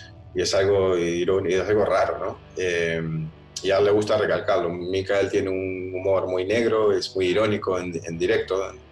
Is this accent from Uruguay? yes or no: yes; Uruguay; now in Sweden; Yo me mudé de Uruguay para Suecia para tocar música